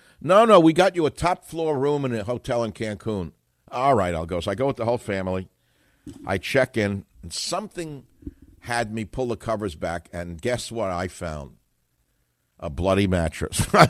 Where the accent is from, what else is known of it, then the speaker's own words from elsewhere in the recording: New York, United States; I remember growing up in New York.